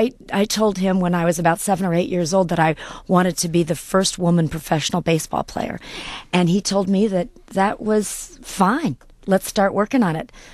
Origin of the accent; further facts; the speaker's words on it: Lima, Ohio, United States; I grew up in Lima, Ohio, a small rural town in the northwest of Ohio